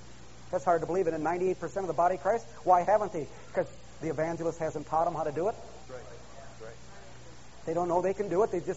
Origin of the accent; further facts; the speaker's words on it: Minnesota, United States; I'm a pastor from Minnesota